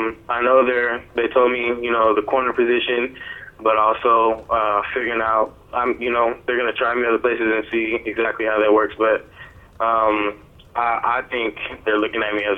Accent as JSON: {"language": "English", "town": "Gardena", "region": "California", "country": "United States", "said": "My high school was in Gardena, California. I'm from Sarah in Gardena, California."}